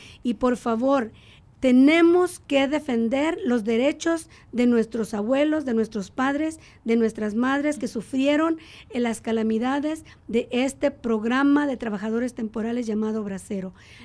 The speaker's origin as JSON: {"language": "Spanish", "country": "Mexico", "lives_now": "United States", "said": "nosotros como mexicanos y mexicanas en este país, que somos familiares de 3.5 millones de trabajadores que vinieron a apoyar a Estados Unidos en la Segunda Guerra Mundial"}